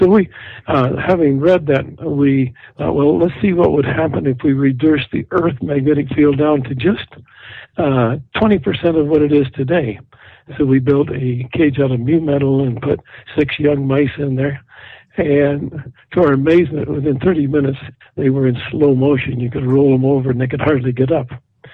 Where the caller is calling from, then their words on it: Las Vegas, Nevada, United States; I'm calling from Las Vegas, Nevada.